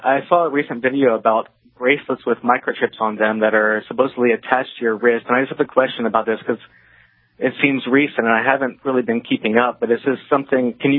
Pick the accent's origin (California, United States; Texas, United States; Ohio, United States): Texas, United States; Austin; moved away as an adult; now in Manila, Philippines; I'm from Austin, but I've been living in Manila for almost 4 years now